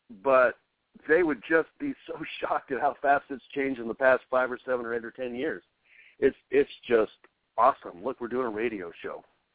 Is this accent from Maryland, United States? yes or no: no; New Mexico, United States; I know I had that growing up in New Mexico.